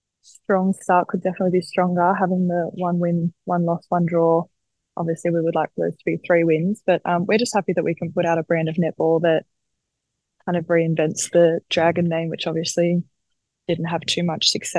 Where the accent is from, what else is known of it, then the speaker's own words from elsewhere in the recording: Australia; People think just because we're both Australian that we've defended together before